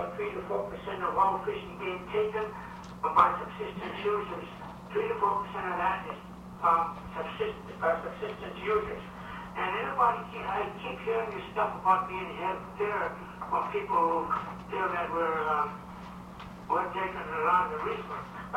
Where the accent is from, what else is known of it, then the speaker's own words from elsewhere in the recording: Barrow, Alaska, United States; also born or lived in Stockton; I was born in Stockton, but raised here in Barrow. I have a lot of relatives over there.